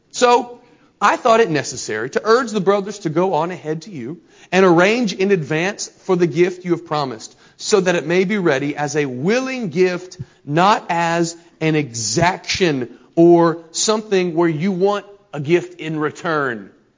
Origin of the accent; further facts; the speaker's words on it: Richmond, United States; also born or lived in Dyersburg / Calvert City; my spiritual family at Pleasant Valley, before that in Dyersburg and in Calvert City and growing up in Richmond.